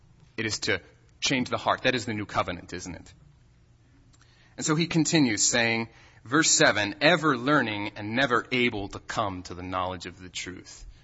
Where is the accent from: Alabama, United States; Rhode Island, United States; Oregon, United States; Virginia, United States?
Oregon, United States; Portland; And this last summer, I was doing Bible work in Portland, back in my hometown.